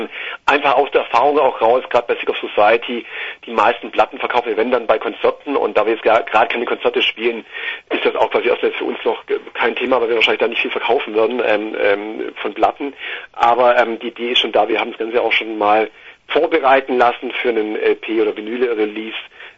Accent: Ulm, Baden-Württemberg, Germany; now in Augsburg, Germany; wir sind quasi aus Augsburg und München, kommen beide aus dem Ulmer Raum, also Süddeutschland auf jeden Fall, kennen uns quasi auch schon seit Jugendtagen

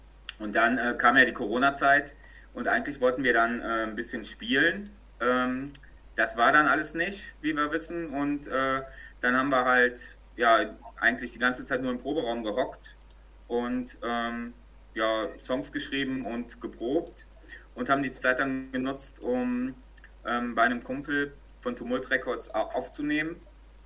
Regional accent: Düsseldorf, North Rhine-Westphalia, Germany; Wir kommen aus Düsseldorf

